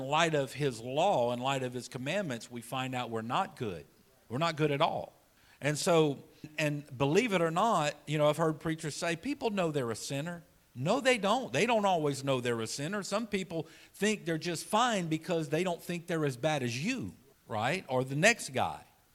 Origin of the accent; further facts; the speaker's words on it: Louisiana, United States; You know, we're from Louisiana. I've said this before. But, you know, growing up in our culture